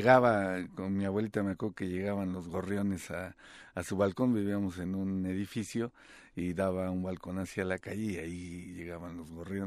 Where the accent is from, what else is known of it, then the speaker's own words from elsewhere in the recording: Mexico City, Mexico; los tres somos de la Ciudad de México.